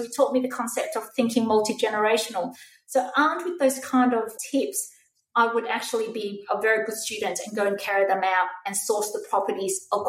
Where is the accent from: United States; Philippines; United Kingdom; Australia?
Australia; Sydney, New South Wales; So I'm from Sydney. So that was in the western suburbs of Sydney.